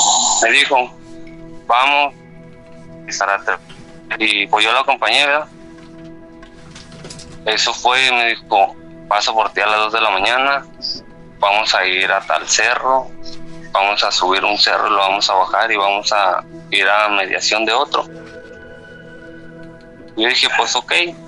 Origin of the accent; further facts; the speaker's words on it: Torreón, Coahuila, Mexico; now in Cancún, Mexico; Ahorita radico en Cancún, pero soy originario de Torreón, Coahuila.